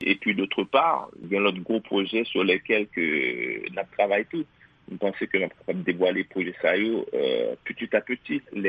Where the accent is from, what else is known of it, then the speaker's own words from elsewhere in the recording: Haiti; en tant qu'Haïtien